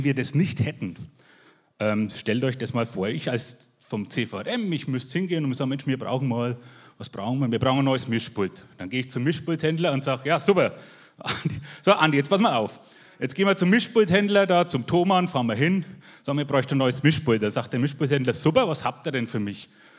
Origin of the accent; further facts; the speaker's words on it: Herzogenaurach, Bavaria, Germany; Ich komme aus Herzogenaurach